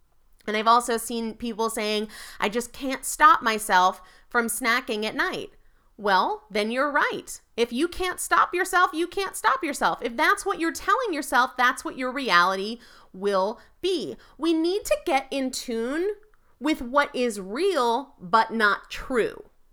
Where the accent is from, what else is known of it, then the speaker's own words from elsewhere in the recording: New England, United States; I'm from New England, I'm a Yankee, and I don't do gentle very well.